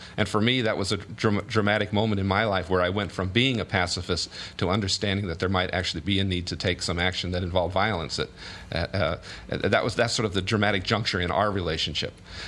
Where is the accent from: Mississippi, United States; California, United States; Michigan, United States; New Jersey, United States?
California, United States; So that's what I grew up with in the Southern California Quaker culture